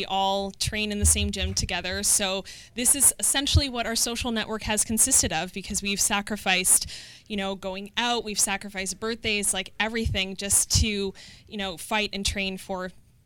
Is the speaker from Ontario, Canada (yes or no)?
yes; Toronto, Ontario, Canada; From Toronto, but my background is Slovenian and Portuguese, so I'm a slow pork.